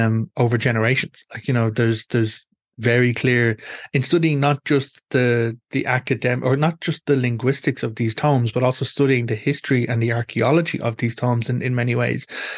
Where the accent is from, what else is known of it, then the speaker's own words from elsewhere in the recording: Ireland; we as Irish people